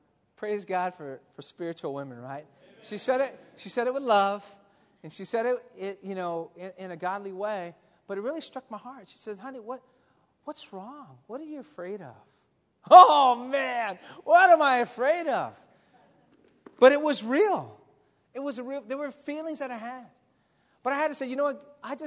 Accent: San Diego, California, United States; Honestly, for me, I was actually born and raised in San Diego. My mom was first-generation Filipino. When I was in San Diego, I actually thought I was white.

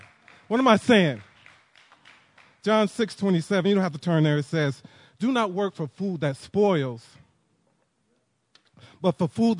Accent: Detroit, Michigan, United States; And, you know, I'm from Detroit. And, you know, my parents and family, they migrated from the South, and so they to Detroit, up north.

